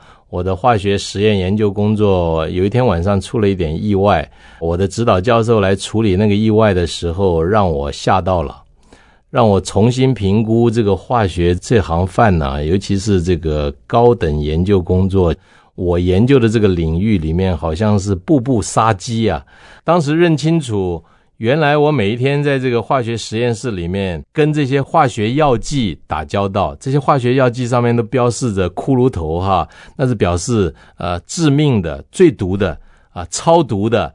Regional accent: Tainan, Taiwan; moved away as an adult; 我是在台湾土生土长的哈，我是民国39年在台南出生的，然后一路就在台南长大

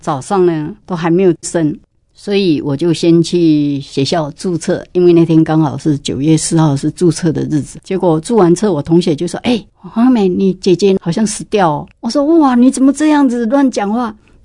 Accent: Taitung County, Taiwan; 小的时候是在普通的家庭长大，我们家是客家人。那小的时候呢，我就是生长在台东，就是靠着太平洋还有中央山脉。

